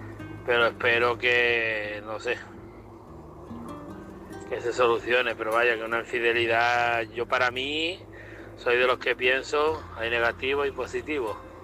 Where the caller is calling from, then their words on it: Málaga, Andalusia, Spain; corresponsal de Málaga.